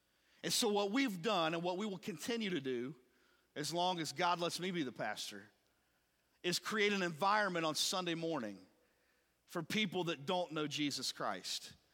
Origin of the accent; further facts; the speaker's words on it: Ohio, United States; now in Louisville, United States; From having family from Eastern Kentucky and growing up in Ohio and coming to this awesome city, there was a lot of things I didn't understand.